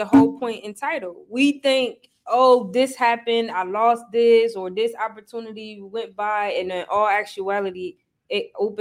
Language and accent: English; Connecticut, United States; Like, I'm from Connecticut.